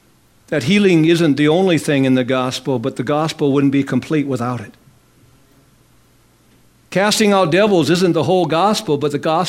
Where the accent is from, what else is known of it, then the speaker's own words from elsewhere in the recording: International Falls, Minnesota, United States; I remember being in International Falls years ago, my hometown.